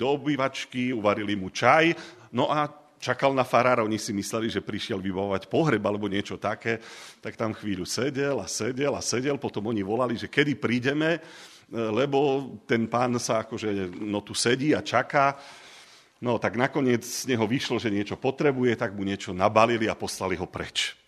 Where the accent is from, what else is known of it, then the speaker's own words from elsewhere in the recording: eastern Slovakia, Slovakia; u nás na východe